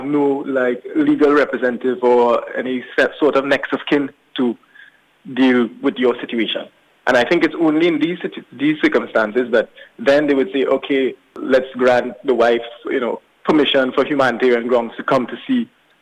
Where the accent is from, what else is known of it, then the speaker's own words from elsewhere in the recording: Trinidad & Tobago; moved away as an adult; now in Auckland, New Zealand; I'm a lawyer by profession, and I'm from the Caribbean, well, Trinidad and Tobago, to be exact, the West Indies. And I came here with my wife. We moved here February 2019.